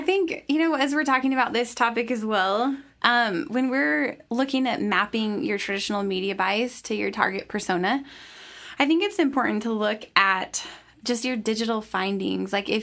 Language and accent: English; Idaho, United States; I'm from Idaho. It's a lot of farmers.